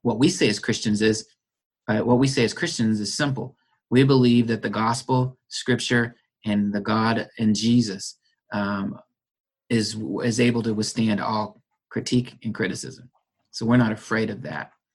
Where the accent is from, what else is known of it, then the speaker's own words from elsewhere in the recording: United States; not just because I'm an American, not just because I was raised as a young kid